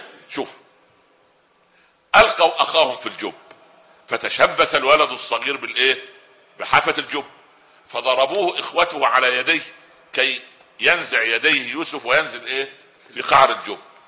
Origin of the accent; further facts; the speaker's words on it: Egypt; حتى عندنا في مصر يقول لك ده رجل طيب